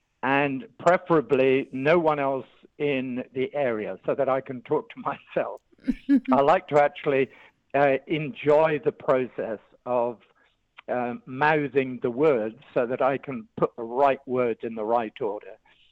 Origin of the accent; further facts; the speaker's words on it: England, United Kingdom; moved away as an adult; now in Australia; I came from England originally, but I was asked to come to Australia just for 2 years in 1990. And here we are 33 years later.